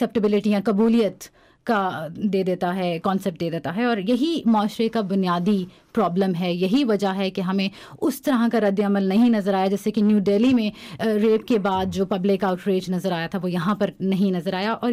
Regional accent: Pakistan; چونکہ میں پاکستان سے ہوں اسی قسم کے مسئلوں کو کور کرتی ہوں

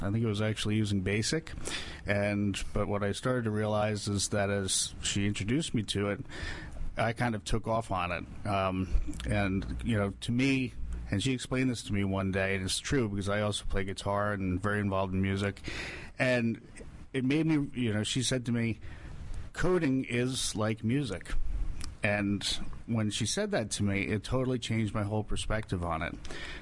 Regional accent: Carmel, New York, United States; Carmel, New York.

